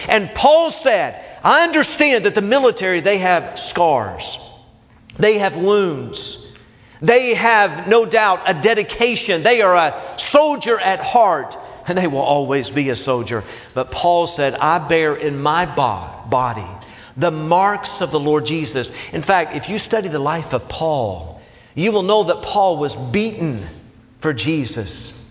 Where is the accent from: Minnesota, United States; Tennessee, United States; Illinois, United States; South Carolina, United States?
Tennessee, United States; Knoxville; Well, when I was 17 years of age, growing up in Knoxville, Tennessee, I knew that I was a sinner.